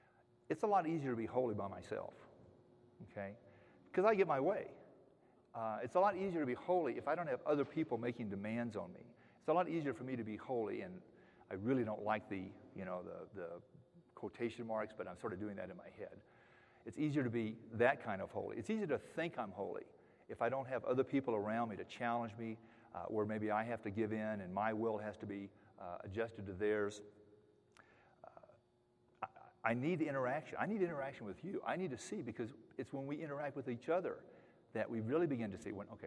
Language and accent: English; Texas, United States; that's just one of the many benefits of growing up in Texas